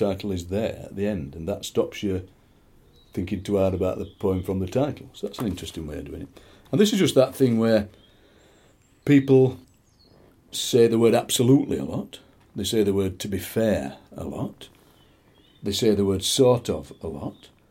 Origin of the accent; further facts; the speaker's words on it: Yorkshire and the Humber, United Kingdom; after all these years on radio, get people taking the mickey out of my accent, get people writing to me, get people saying, you can't talk like that on radio. You get a lot of that. The professional Yorkshireman thing